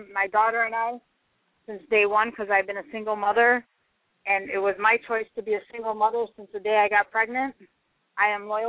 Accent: Chicago, Illinois, United States; because I am born and raised in Chicago, and I know that when Daley was in office, it wasn't quite as bad.

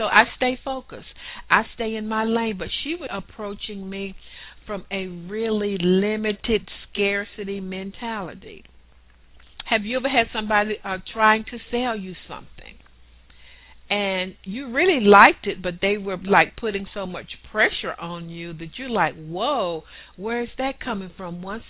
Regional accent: the South, United States; accent: southern; excuse my southern accent and my English

